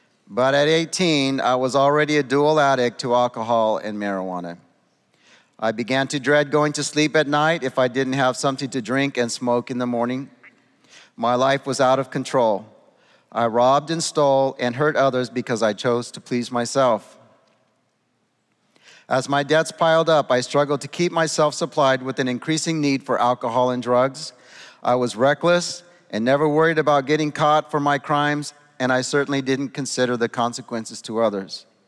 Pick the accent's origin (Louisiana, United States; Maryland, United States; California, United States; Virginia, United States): California, United States; Redding; I grew up in Redding, California with my mom and stepdad and five brothers.